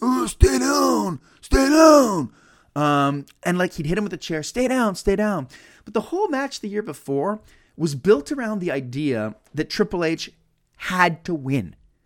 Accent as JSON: {"language": "English", "town": "Montreal", "region": "Quebec", "country": "Canada", "said": "I'm from Montreal."}